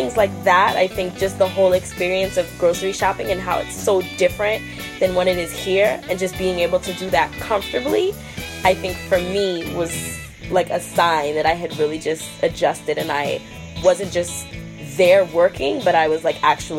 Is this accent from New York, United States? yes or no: yes; New York City, New York, United States; also born or lived in Charlotte; I mean, I'm from New York City and then lived in Charlotte. So I'm from, like, major cities.